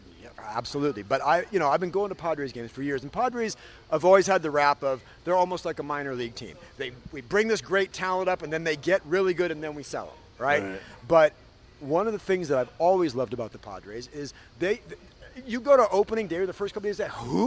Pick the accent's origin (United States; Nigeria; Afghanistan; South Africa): United States; San Francisco, California; I grew up in San Francisco.